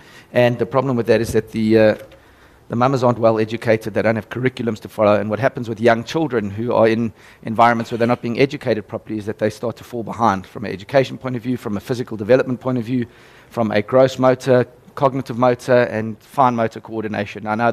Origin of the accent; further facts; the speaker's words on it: South Africa; from a strategic point of view and as a South African.